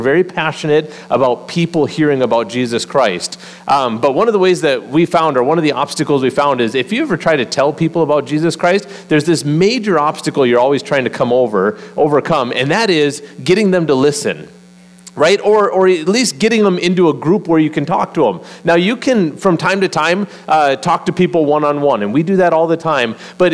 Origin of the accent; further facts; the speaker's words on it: North Dakota, United States; but man, we are from North Dakota, and we love the Midwest